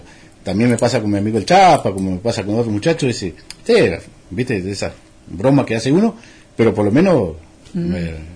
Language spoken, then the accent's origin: Spanish; Posadas, Misiones, Argentina; yo estudié en el colegio de Posada en los 6 años. Nací en Posada, hice todo